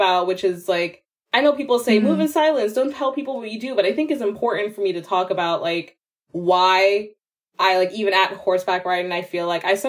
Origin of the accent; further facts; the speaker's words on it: Guyana; in growing up in Guyana, we had horses.